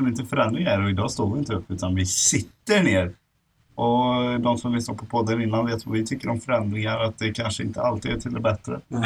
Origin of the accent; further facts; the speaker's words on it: Sweden; Vi är ju svenskar så vi pratar ju mycket om väder.